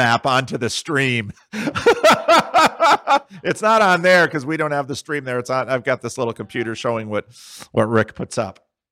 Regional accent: New Jersey, United States; also born or lived in Dominican Republic; now in Sacramento, United States; And then there's my growing up in New Jersey layer. And then there's my time in the Dominican Republic layer. And now my almost 25 years in Sacramento layer here at Living Stones.

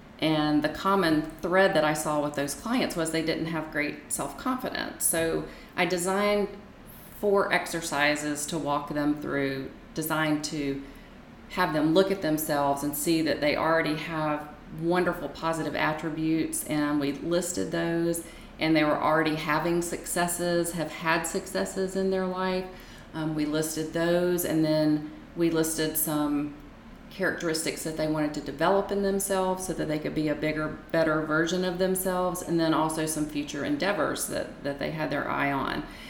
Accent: Gulfport, Mississippi, United States; now in Las Vegas, United States; I grew up in the South in Gulfport, Mississippi, and was a dental hygienist for greater than 25 years.

